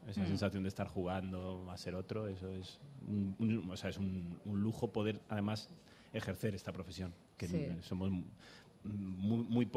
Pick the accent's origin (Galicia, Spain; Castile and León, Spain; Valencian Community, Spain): Galicia, Spain; now in Madrid, Spain